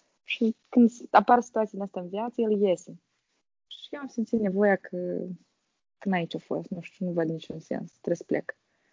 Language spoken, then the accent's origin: Romanian; Chișinău, Moldova; now in United Kingdom; Am venit totuși cu engleză din Chișinău, umblând la cursuri, de la școală, mai privind filme. Și când am ajuns în UK